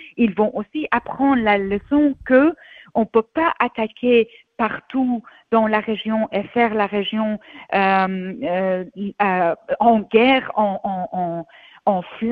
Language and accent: French; Iran; French is a second language; moved away as an adult; now in France; moi je suis née et grandie en Iran jusqu'à quand j'avais 25 ans